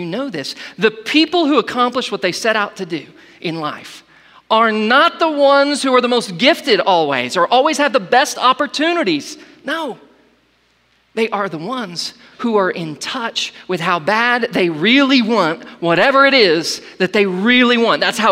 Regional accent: Ardmore, Oklahoma, United States; I remember growing up in Ardmore, Oklahoma. It's a small town

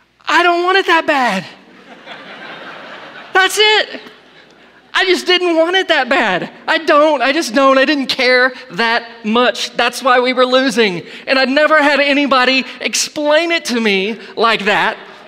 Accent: Ardmore, Oklahoma, United States; I remember growing up in Ardmore, Oklahoma. It's a small town

